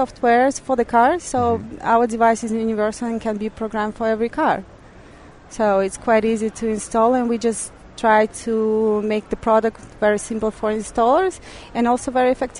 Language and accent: English; Russia; means in Russian, we are from Russia, it means needle.